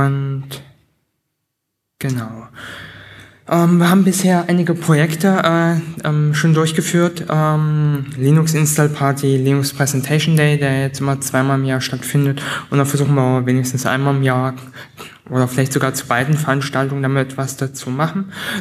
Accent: Dresden, Saxony, Germany; Also, ich komme aus Dresden

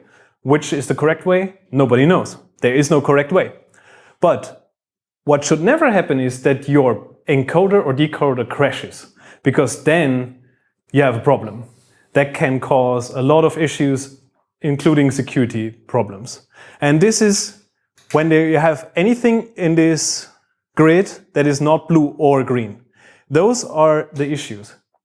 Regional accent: Bavaria, Germany; English is a second language; now in Düsseldorf, Germany; I work in Düsseldorf. I come from Bavaria.

